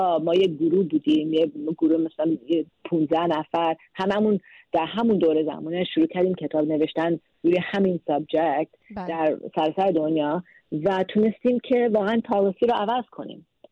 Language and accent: Persian; Minneapolis, Minnesota, United States; ببینید من اینجا به دنیا آمدم. من توی مینیاپولیس به دنیا آمدم.